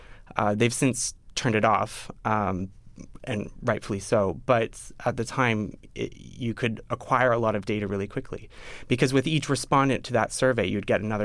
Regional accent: Canada; You know, I'm Canadian, and most of the people on the team were not Americans.

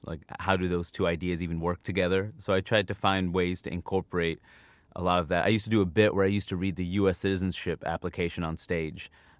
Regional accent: New York, United States; And, I'm from New York. I know, like, the New York scene's harder

